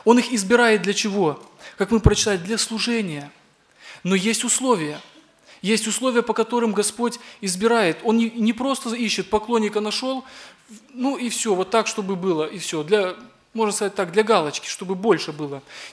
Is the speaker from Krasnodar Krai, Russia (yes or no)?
yes; Labinsk, Krasnodar Krai, Russia; я из Лабинска.